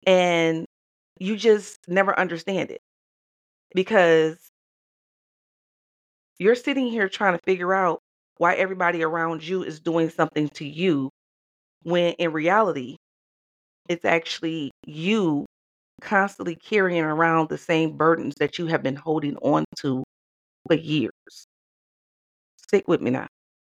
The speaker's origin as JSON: {"language": "English", "town": "Detroit", "region": "Michigan", "country": "United States", "tie": "born or raised there", "said": "no, I'm from Detroit, okay? I graduated from Southeastern High School. I went to Hutchinson Elementary School and I went to University Public School across the street from Cass Tech Middle School. So I am a thoroughbred Detroit gal, okay?"}